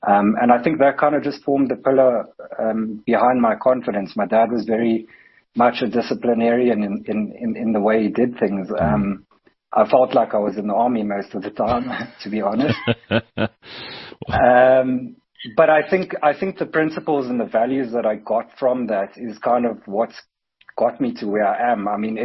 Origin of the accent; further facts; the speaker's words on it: Cape Town, Western Cape, South Africa; Look, so I grew up in Cape Town.